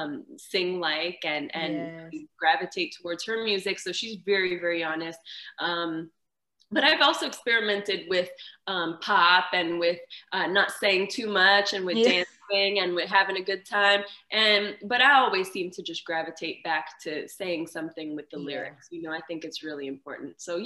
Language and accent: English; Montreal, Quebec, Canada; So I grew up in Montreal, Canada, and we didn't have a hip hop and R&B station when I was growing up.